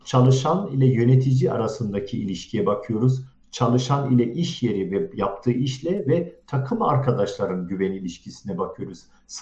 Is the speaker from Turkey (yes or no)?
no; Germany; Dediğiniz gibi Almanya'da doğup büyüdüm.